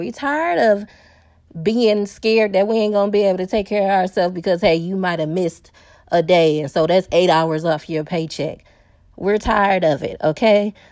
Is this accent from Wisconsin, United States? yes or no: yes; Milwaukee, Wisconsin, United States; Like, for example, in my city, I'm from Milwaukee, Wisconsin.